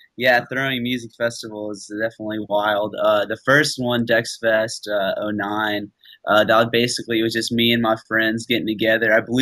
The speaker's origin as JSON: {"language": "English", "region": "Tennessee", "country": "United States", "said": "Yeah, well, I'm from East Tennessee, so I grew up on a lot of Southern rock."}